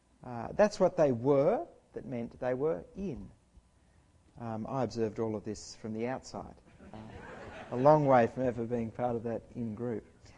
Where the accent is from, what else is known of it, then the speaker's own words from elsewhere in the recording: Australia; My nationality. I am an Australian.